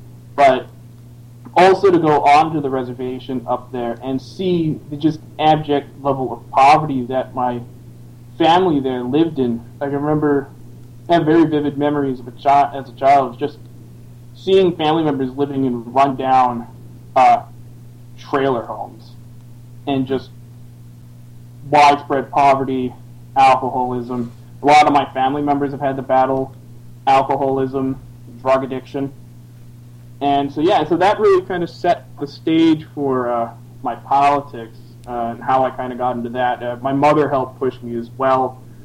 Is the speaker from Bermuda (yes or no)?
yes; Bermuda; She met my father, who's a Bermudian, and promptly moved to Bermuda where I grew up. But growing up in Bermuda was a major politicizing experience in my life, because when I was born, Bermuda was still under a form of like official white minority rule.